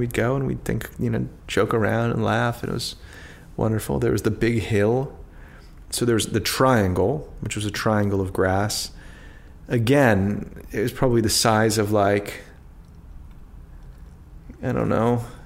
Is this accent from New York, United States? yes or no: no; Washington, District of Columbia, United States; Well, I grew up in Northwest, so the city is divided into four quadrants.